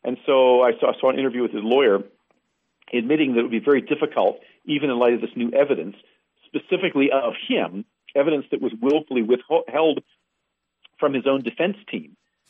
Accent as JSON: {"language": "English", "region": "Pennsylvania", "country": "United States", "said": "I know back in my home state, Pennsylvania, my former home state, you know, there were FBI agents coming into central Pennsylvania"}